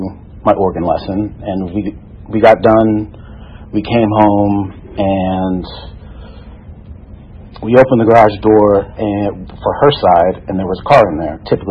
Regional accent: New Jersey, United States; Passed me into fourth grade, between, you know, in where I grew up in New Jersey.

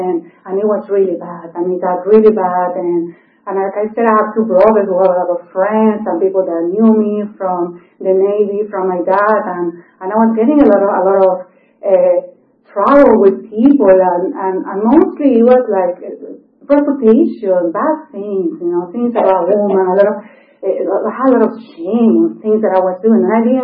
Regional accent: Lima, Peru; And so I was raised in Lima, in Peru, in South America.

